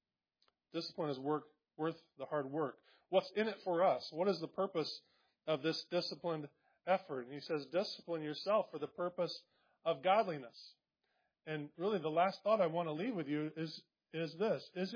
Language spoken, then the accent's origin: English; Indiana, United States; I grew up in Indiana.